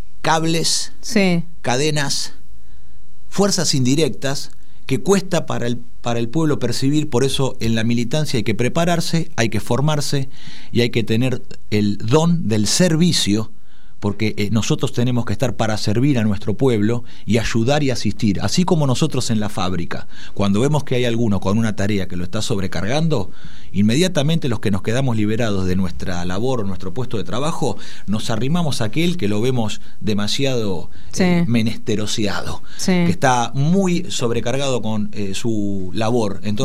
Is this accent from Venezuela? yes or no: no; Argentina; Soy argentino, respondo al pueblo argentino